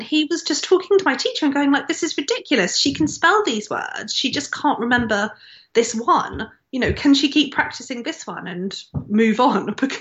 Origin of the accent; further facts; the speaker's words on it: Brighton, South East England, United Kingdom; I grew up in Brighton by the sea and next to a beautiful park, St. Answell's Park.